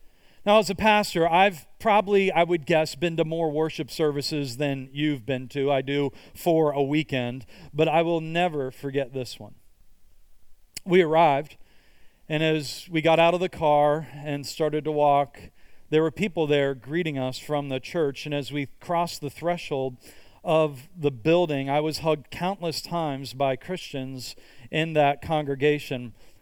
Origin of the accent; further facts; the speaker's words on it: Pittsburgh, Pennsylvania, United States; I grew up in Pittsburgh, Pennsylvania. Pittsburgh has a population that is about 1/3 black.